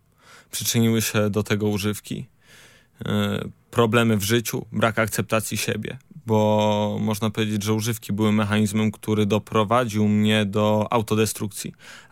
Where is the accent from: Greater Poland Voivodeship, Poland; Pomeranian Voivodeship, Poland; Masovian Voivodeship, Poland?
Pomeranian Voivodeship, Poland; Gdynia; Tak, jestem z Gdyni.